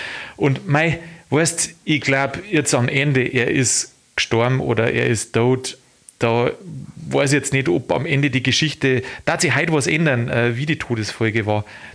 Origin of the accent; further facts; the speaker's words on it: Landshut, Bavaria, Germany; Da, wo ich herkomme, Landkreis Landshut, da ist irgendwo die Grenz